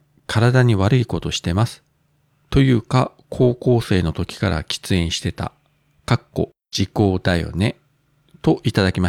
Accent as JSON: {"language": "Japanese", "region": "Kyushu", "country": "Japan", "tie": "born or raised there", "said": "九州生まれ、九州育ちの私なんかがさ、"}